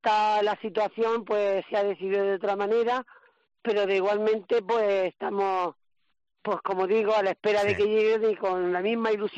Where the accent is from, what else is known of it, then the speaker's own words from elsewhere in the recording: Spain; para mí como hermana mayor, como española, es un orgullo